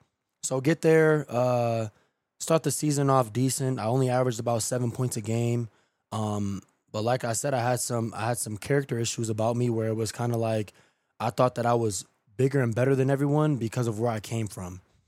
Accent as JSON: {"language": "English", "town": "Solon", "region": "Ohio", "country": "United States", "tie": "born or raised there", "said": "So it's just like, for me, growing up in Solon, it was always a lot of what ifs."}